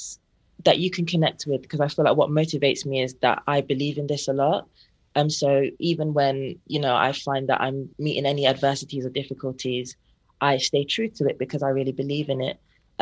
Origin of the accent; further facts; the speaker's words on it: Leicester, East Midlands, United Kingdom; growing up in Leicester, there was a smaller Caribbean population